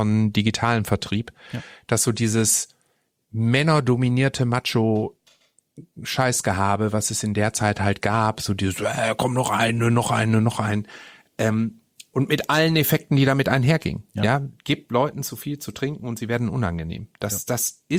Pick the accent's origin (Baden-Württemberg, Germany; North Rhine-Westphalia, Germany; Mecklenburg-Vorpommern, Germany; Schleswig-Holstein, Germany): North Rhine-Westphalia, Germany; Essen; weil ich jeden Samstag in einem riesigen Club bei uns in Essen, Moody Art hieß der damals, zusammen mit meiner Verlobten